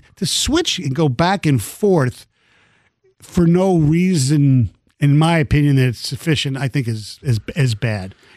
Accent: United States; Just because I'm not Russian. I'm American.

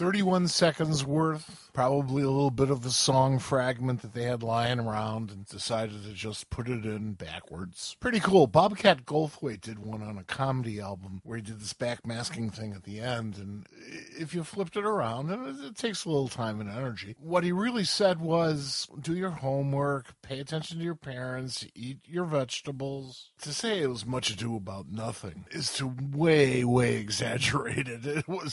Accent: Chicago, Illinois, United States; It was a little group from my hometown of Chicago called

